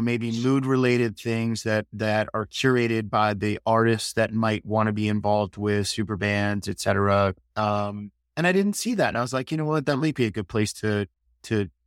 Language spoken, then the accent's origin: English; Wyomissing, Pennsylvania, United States; it's literally probably the most famous person in the world is from my little hometown in Wyomissing, Pennsylvania.